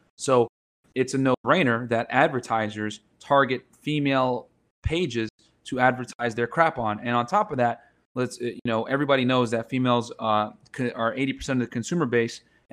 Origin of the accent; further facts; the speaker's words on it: Connecticut, United States; now in Miami, United States; I'm originally from Connecticut.